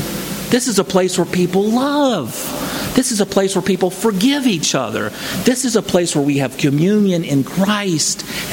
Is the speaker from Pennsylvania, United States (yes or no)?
no; Tallahassee, Florida, United States; I'm from Tallahassee. We invented this thing right here.